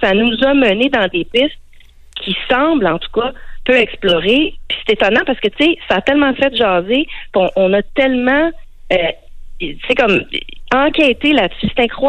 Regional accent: Quebec City, Quebec, Canada; moi, j'ai habité la rue Belmont, je viens de Québec

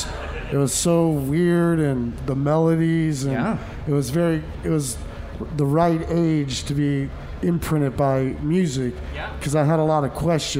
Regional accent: Des Moines, Iowa, United States; it's my home state. I believe, you know, it's where I'm from.

